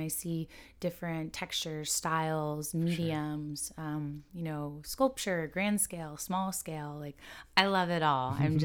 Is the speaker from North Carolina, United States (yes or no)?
no; Houston, Texas, United States; It's very different from where I grew up as well in Houston.